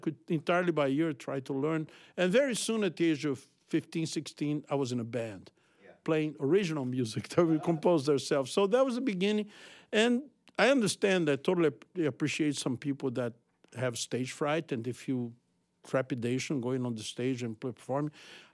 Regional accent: Rio de Janeiro, Brazil; so I'm not a guy from Ipanema. I'm a boy from Realengo, which is the west zone of Rio. It's still the city of Rio, but it's like 15 miles out west.

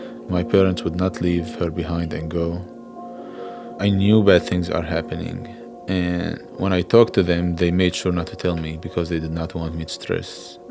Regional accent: Syria; English is a second language; I get scared now, to be honest, when people hear my accent and ask me, where are you from? And just like, I know I'm gonna tell them I'm from Syria

